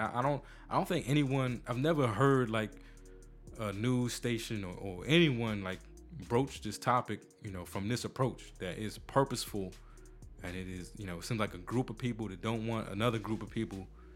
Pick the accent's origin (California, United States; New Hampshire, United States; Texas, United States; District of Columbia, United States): District of Columbia, United States; Washington; because it's my hometown, and it's always upsets me. So, so if you've ever been to D.C., D.C. is split into quadrants, you know, northeast, southeast, northwest, southwest, right? And southeast is typically our part of town.